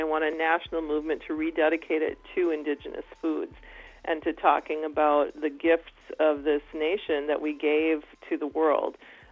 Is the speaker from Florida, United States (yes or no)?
no; North Dakota, United States; now in Twin Cities, United States; I grew up in North Dakota. I'm Turtle Mountain Band of Ojibwe, and I live in the Twin Cities.